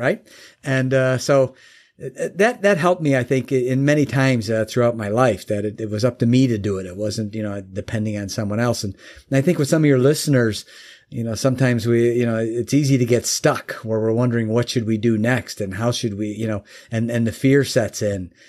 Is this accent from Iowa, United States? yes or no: no; Chicago, Illinois, United States; now in Michigan, United States; Basically, I live in Michigan now, but I hail from Chicago, the greater Chicagoland area.